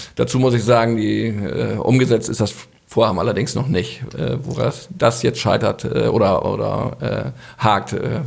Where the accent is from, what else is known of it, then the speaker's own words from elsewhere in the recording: Krempel, Lower Saxony, Germany; Ich komme aus Krempel